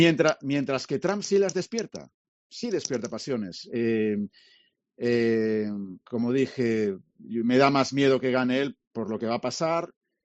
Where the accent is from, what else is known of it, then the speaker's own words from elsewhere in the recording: Monforte de Lemos, Galicia, Spain; now in United States; Yo soy de la Ribeira Sacra, soy de Monforte de Lemos